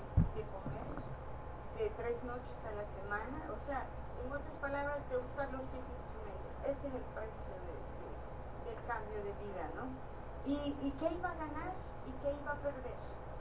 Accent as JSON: {"language": "Spanish", "country": "El Salvador", "accent": "Salvadoran", "said": "cuál es mi acento, mi manera de hablar. Antes gritaba, o sea, he mejorado. Ahora ando medio perdida que no sé ya ni si hablar como salvadoreña"}